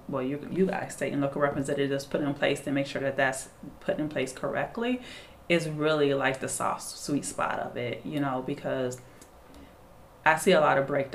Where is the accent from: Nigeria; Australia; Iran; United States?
United States; Michigan; now in Washington, United States; I live in DC, but I am from Michigan.